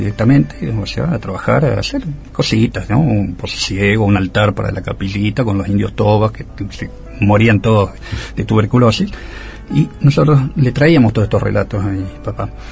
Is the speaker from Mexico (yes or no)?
no; Buenos Aires, Argentina; en casa hablamos en francés, ¿no? En el colegio también, porque íbamos al colegio francés. En el barrio con los otros pibes, no, hablábamos en porteño. Nosotros los más jóvenes, los niños, nos aporteníamos muy rápidamente.